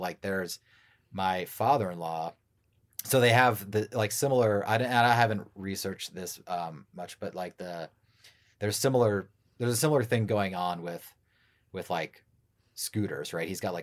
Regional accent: United States; I grew up outside the New York metro area.

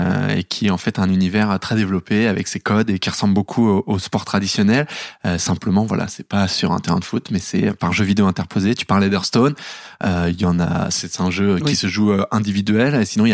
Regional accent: Paris, Île-de-France, France; Bah alors, un gamin tout à fait normal, parisien. Donc ouais, j'ai grandi à Paris, dans le 10e, 6-7 ans.

